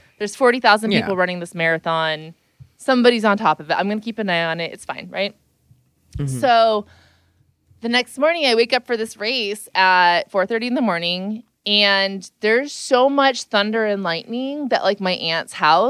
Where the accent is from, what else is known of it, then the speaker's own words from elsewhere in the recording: California, United States; But I'm from California, obviously, as you all know.